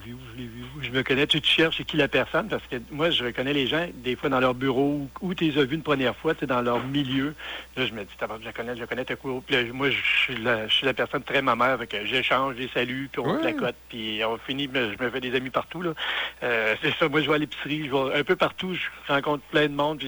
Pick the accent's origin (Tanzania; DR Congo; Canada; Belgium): Canada; Gentilly, Quebec; C'est un joyau qu'on a chez nous à Gentilly, dans le cimetière.